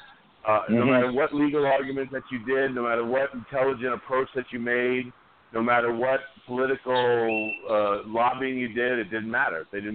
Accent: New York, United States; I had the good fortune of growing up in New York, and so High Times wasn't hidden from our magazine racks, you know, when I was growing up, like it has been in other places.

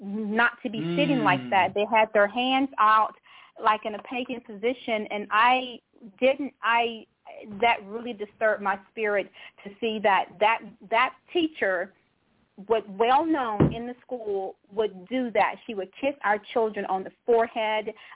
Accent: Texas, United States; I'm from Texas.

